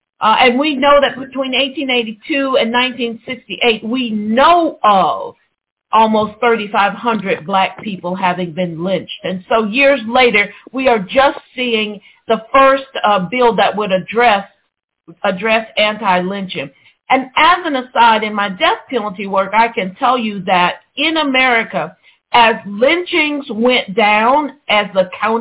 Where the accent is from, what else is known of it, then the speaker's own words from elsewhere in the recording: Atlanta, Georgia, United States; there was just a report the other day from my hometown of Atlanta, Georgia